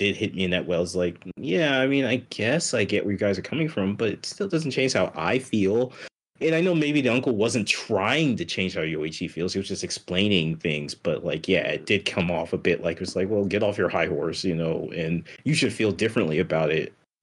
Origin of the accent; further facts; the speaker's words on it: Nigeria; I'm Nigerian.